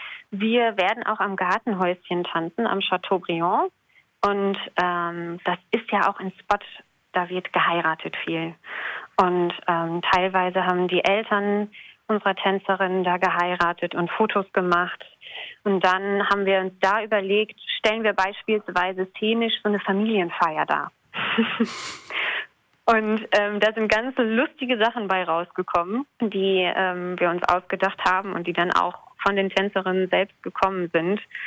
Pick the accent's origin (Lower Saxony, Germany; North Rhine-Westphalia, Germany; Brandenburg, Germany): North Rhine-Westphalia, Germany; Cologne; Ich bin ja auch gar keine Rade vom Walderin, wenn ich das so sagen kann. Ich komme aus Köln